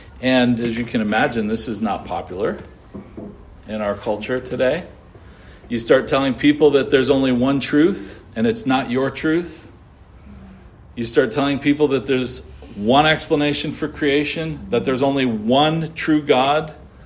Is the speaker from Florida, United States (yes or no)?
yes; Daytona Beach, Florida, United States; When I grew up in Daytona Beach on the east coast of Florida